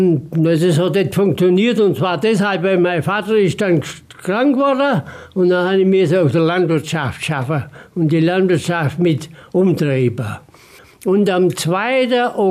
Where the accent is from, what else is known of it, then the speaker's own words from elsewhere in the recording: Apfelstetten, Baden-Württemberg, Germany; born there; 18.06.25 geboren und bin jetzt 96 Jahre. Ich bin geboren in Apfelstetten bei Münzingen.